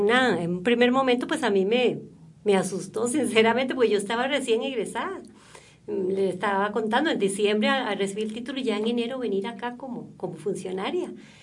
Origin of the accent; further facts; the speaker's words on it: Paraíso, Cartago, Costa Rica; Bueno, yo soy oriunda de Paraíso, de Cartago.